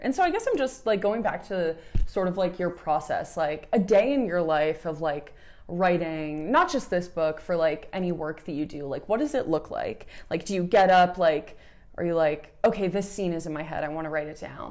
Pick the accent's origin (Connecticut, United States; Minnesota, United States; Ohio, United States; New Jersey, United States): Connecticut, United States; Which is very much, like, I'm from Connecticut, and, like, we live in the woods, at least, like, where I am